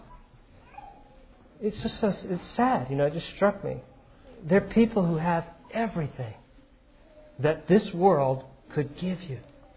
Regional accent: United States; I'm an American. I want to do everything. I want to experience every good thing.

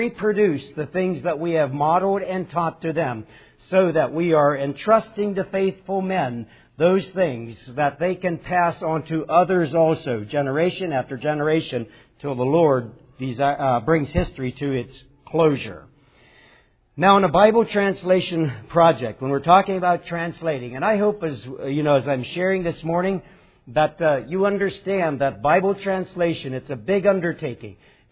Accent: Belleville, Pennsylvania, United States; When I think back when I went to school, public school in Belleville, and I was raised in the Beachy Amish Church.

